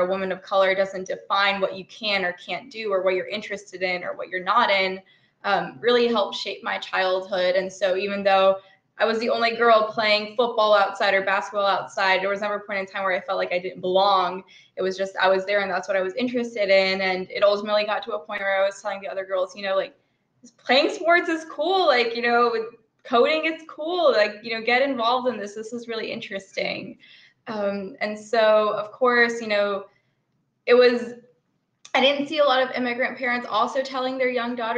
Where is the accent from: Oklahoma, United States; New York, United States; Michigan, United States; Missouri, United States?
New York, United States; Brooklyn; So I grew up in Brooklyn as the parents of two immigrants from India.